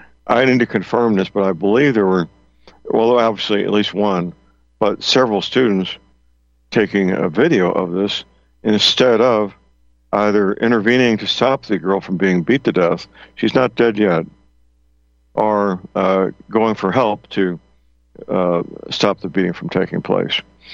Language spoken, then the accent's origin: English; St. Louis, Missouri, United States; I was reading about this 15-year-old high school student in my hometown, St. Louis, who was beaten, left for dead, basically, by fellow students.